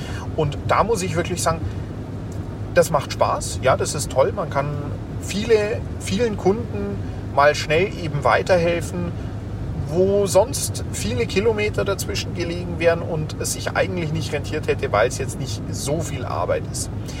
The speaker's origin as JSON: {"language": "German", "town": "Augsburg", "region": "Bavaria", "country": "Germany", "said": "so als Bayern als Augsburger nicht unbedingt verstehen"}